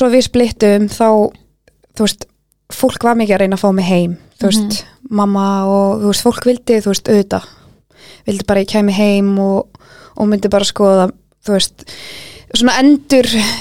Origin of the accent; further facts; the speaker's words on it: Vestmannaeyjar, Southern Region, Iceland; Jú, ég kem sérst frá Eyjum. Mm-hmm. Ég 28 ára.